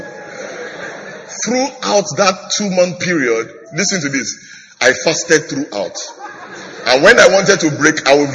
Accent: Ibadan, Oyo, Nigeria; I grew up in Ibadan, Pastor Kwaju grew up there as well. I went to medical school there.

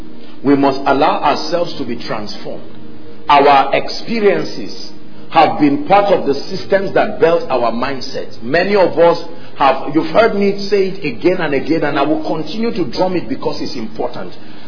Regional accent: Middle Belt, Nigeria; I come from the Middle Belt, what you call the North.

